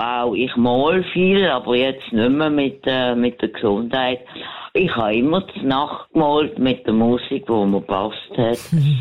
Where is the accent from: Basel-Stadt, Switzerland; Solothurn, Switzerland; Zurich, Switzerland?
Basel-Stadt, Switzerland; Basel; Aber ich bin ja Basler und ich bin jetzt 4, oder?